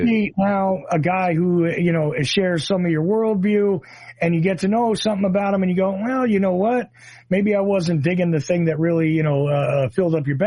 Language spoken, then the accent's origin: English; New Jersey, United States; I love talking to guys from my home state too.